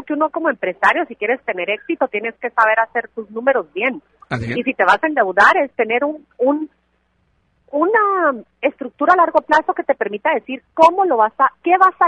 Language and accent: Spanish; Guatemala; soy guatemalteca que paga sus impuestos.